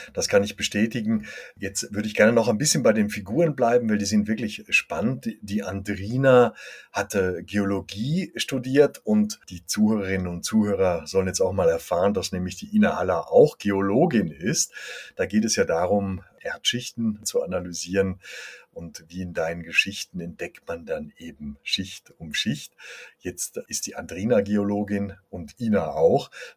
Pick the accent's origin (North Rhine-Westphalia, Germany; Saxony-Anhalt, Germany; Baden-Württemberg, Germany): North Rhine-Westphalia, Germany; Du kommst ja aus der gleichen Ecke wie ich ursprünglich. Wir sind ja beide aus dem Ruhrgebiet gekommen